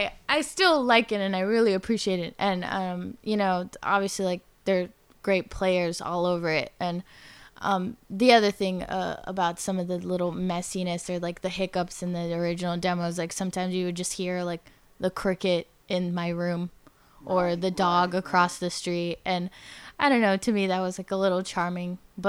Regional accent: Los Angeles, California, United States; all the writers and the rock bands that I had never heard growing up in East LA.

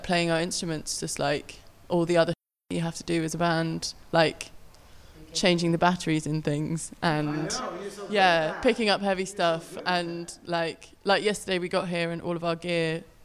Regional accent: Sidcup, London, United Kingdom; I'm from a place called Sidcup, which is incredibly exciting.

